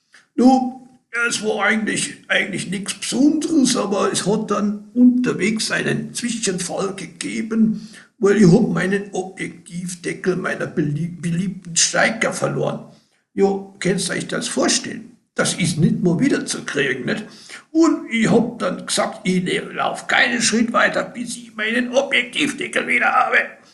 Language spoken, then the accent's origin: German; Austria; Ich komme aus Österreich, wie man schon hören kann.